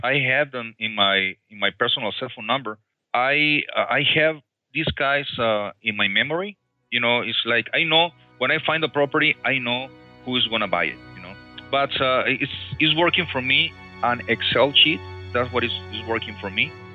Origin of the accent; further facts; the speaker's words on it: Mexico; English is a second language; moved away as an adult; now in United States; In 1998, I came from Mexico.